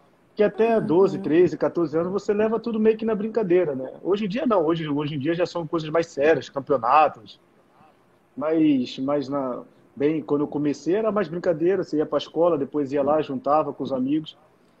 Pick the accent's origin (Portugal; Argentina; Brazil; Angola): Brazil; Salvador, Bahia; also born or lived in Rio de Janeiro; Eu só nasci no Rio, né? Eu me considero mais baiano do que carioca, porque eu fui